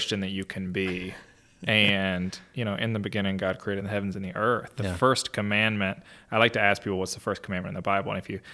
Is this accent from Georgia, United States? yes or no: yes; LaGrange, Georgia, United States; I grew up in LaGrange, mm-hmm, south of Atlanta.